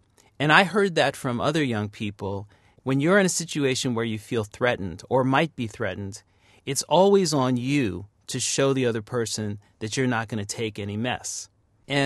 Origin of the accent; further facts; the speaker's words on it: New York City, New York, United States; I grew up in Queens, New York. My dad was a dentist. My mom was a teacher.